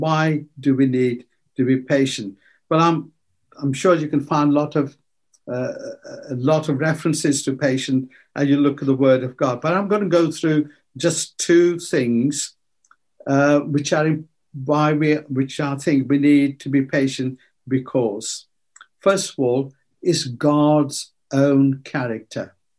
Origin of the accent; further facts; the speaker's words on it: India; moved away as an adult; And when I came from India and started working and had a bit of money